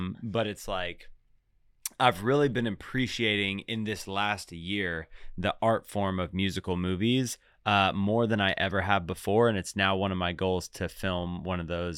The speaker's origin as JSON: {"language": "English", "region": "New York", "country": "United States", "lives_now": "Texas, United States", "said": "That's where my whole family's from. We're all from New York. And so my dad grew up in Long Island. And the only reason I'm in Texas is because my dad made the jump to move here right when he graduated high school."}